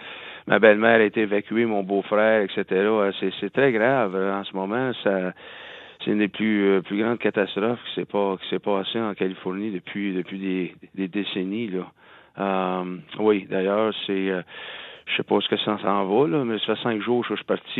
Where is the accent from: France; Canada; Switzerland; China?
Canada; Salaberry-de-Valleyfield, Quebec; now in Los Angeles, United States; revenir au Québec, puis à Valleyfield, chaque fois que je viens faire un tour à Valleyfield, je vais voir mon patelin où j'ai grandi